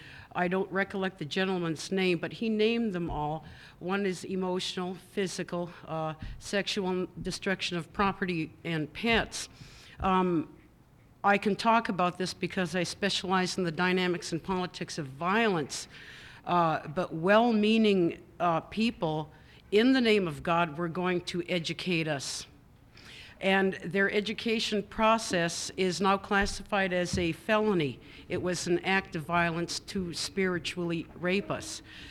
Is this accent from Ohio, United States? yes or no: no; Hooper Bay, Alaska, United States; born there; I was born in Hooper Bay. My father is Yupik and my mother is Athabascan.